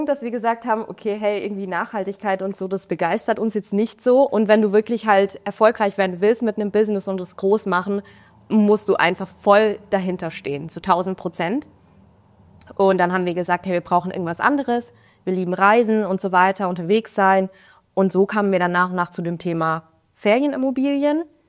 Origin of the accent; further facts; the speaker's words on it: Offenburg, Baden-Württemberg, Germany; Auch in der Nähe von meiner Heimat. Ich komme ja aus Offenburg, also ein bisschen in Richtung Schwarzwald.